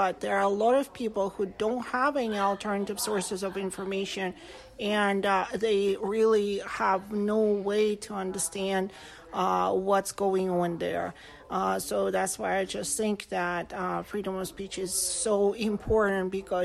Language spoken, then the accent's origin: English; Moscow, Russia; English is a second language; now in United States; I was born in Moscow and I grew up in Moscow. I moved to the United States in 1998.